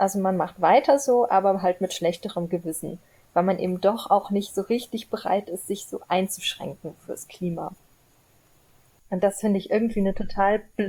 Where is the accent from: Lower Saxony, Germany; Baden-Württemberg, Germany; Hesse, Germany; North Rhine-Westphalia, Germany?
Hesse, Germany; Frankfurt; Also ich komme aus Frankfurt